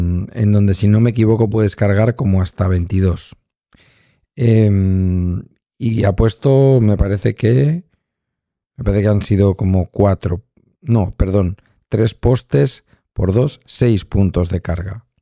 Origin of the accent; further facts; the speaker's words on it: Galdakao, Basque Country, Spain; hoy en Galdacao, en mi pueblo